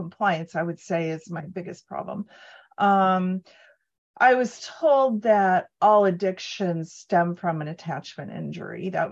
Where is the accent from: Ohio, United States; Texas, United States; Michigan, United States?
Ohio, United States; Cleveland; So I was raised in Cleveland, Rust Belt, in a 50s suburb, daughter of an alcoholic and a nurse who is severely codependent and an enabler and a caretaker.